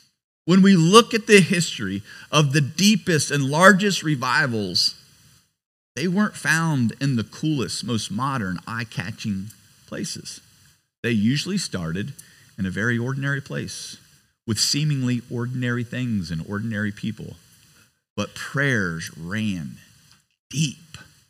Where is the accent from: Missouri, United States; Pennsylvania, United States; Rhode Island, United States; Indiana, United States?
Indiana, United States; I'm from Indiana. We like a good ain't in there.